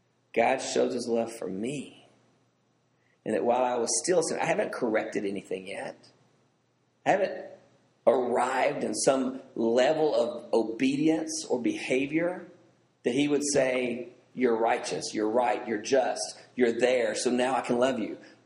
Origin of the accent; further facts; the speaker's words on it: Southern US, United States; I've heard that my whole life because I grew up in the South, and that's all the pastor ever talked about.